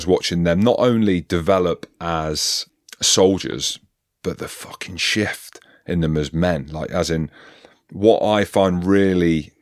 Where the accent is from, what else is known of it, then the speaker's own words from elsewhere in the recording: Hereford, West Midlands, United Kingdom; born there; I sit here with a hybrid accent, but we travelled. I was born just outside of Hereford, albeit I was registered in Swindon. So if you were to Wikipedia me, it says I was born in Swindon.